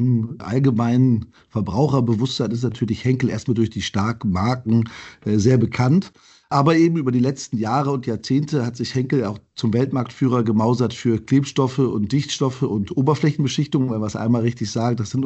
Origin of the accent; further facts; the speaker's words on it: Düsseldorf, North Rhine-Westphalia, Germany; habe dann überlegt in meiner Heimatstadt Düsseldorf, was ist ein interessanter Konzern?